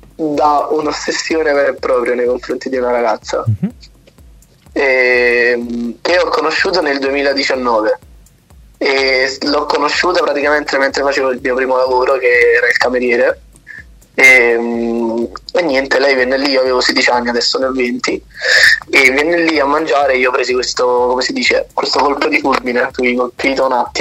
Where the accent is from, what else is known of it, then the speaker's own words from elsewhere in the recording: Sorrento, Campania, Italy; io sono di Sorrento mentre lei è di Napoli